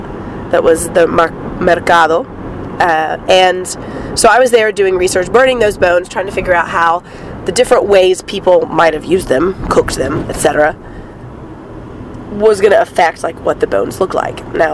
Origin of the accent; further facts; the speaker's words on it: North Carolina, United States; and I grew up in North Carolina and went to a school in one of the larger cities in North Carolina, that's Greensboro, which is about an hour away from where we live now.